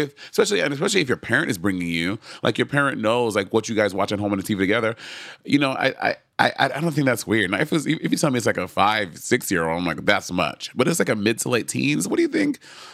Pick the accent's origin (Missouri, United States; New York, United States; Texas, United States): New York, United States; Brooklyn; I was from Brooklyn, New York.